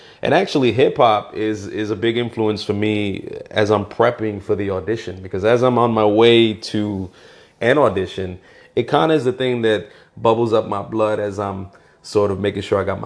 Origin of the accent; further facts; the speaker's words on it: Bronx, New York, United States; You know, I grew up in the South Bronx. For years, I lived in East Harlem.